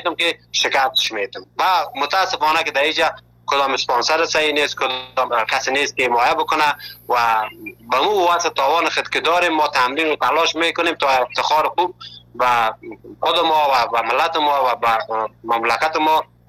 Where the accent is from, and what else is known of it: Afghanistan; now in Malatya, Turkey